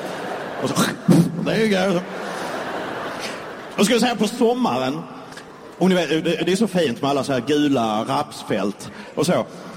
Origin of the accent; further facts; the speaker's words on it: southern Sweden, Sweden; Well, I'm from the south of Sweden, so my ass sounds different.